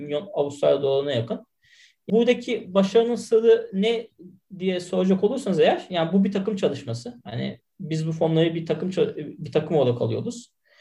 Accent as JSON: {"language": "Turkish", "region": "Istanbul", "country": "Turkey", "tie": "born or raised there", "also_born_or_lived": "United States", "moved": "as an adult", "lives_now": "Australia", "said": "3 seneden beri Avustralya'dayım. Hatta 4 sene oluyor. Ben doğma büyüme İstanbulluyum. Çocukluğum İstanbul'un Rami Gaziosmanpaşa taraflarında geçti."}